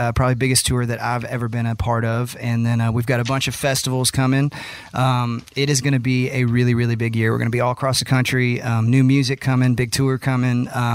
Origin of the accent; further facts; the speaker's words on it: Texas, United States; Growing up in Texas, I listened to … a ton, and that was my favorite